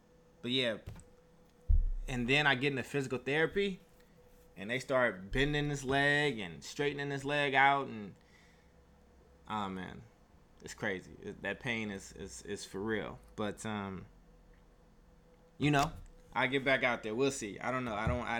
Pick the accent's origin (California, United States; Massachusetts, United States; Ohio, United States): California, United States; Oakland; also born or lived in Chicago; I live in Oakland, California. I was born in Chicago. Been in Oakland since I was about 9.